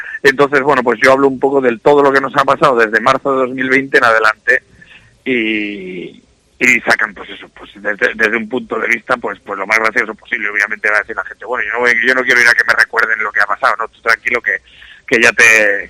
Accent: Casasola de Arión, Castile and León, Spain; Yo soy de Casasola de Arión, que aunque es un pueblo de Valladolid, pues está sí, cerca de Toro, y bueno, pues es donde yo he crecido

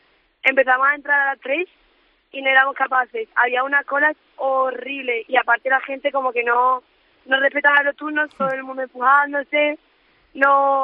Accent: Rota, Andalusia, Spain; Pues mire, yo soy de Jerez. Bueno, realmente no soy de Jerez. Soy de un pueblecito que está cerca, que se llama Rota.

